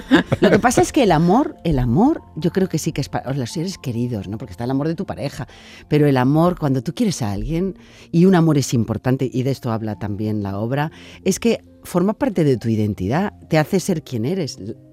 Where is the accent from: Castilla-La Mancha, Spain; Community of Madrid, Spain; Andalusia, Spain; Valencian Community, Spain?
Valencian Community, Spain; Y siempre, además somos valencianas las dos.